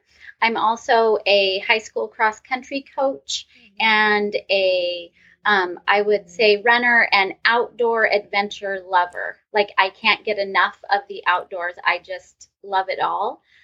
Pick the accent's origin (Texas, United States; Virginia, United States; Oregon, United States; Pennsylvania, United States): Oregon, United States; Tillamook; I grew up in Tillamook, Oregon, which if you're on the West Coast, people know the cheese, because there's Tillamook cheese.